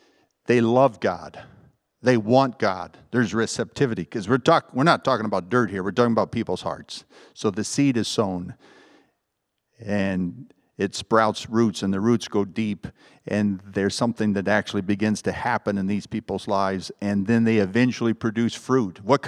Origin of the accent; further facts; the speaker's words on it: California, United States; I mentioned that I come from the San Joaquin Valley. It has the deepest topsoil in the United States.